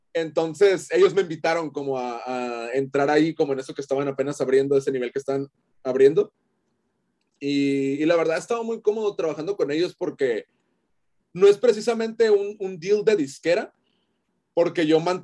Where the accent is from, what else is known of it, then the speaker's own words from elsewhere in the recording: Tijuana, Baja California, Mexico; quería un departamento del centro de mi ciudad, o sea, como acá en el centro de Tijuana.